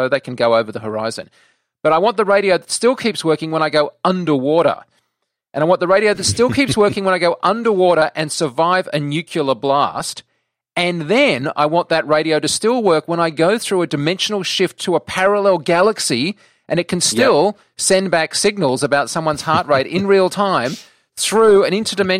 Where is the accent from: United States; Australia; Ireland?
Australia; I'm an Australian. I've lived here my whole life.